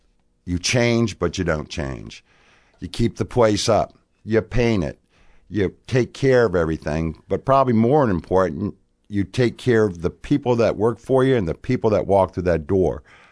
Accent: Fairview Beach, Virginia, United States; I'm originally from a little place called Fairview Beach, Virginia, King George County, the other side of Fredericksburg.

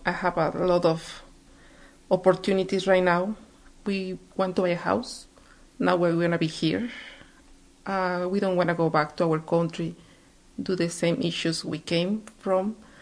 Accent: Mexico; moved away; I am from Mexico, and I immigrated 8 years ago to government issues with my family and husband.

